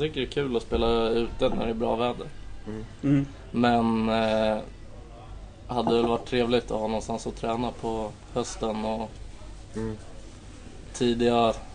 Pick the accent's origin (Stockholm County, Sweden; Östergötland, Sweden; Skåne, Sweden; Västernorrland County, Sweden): Stockholm County, Sweden; Norrtälje; born there; also born or lived in Kalix; Född i Norrtälje.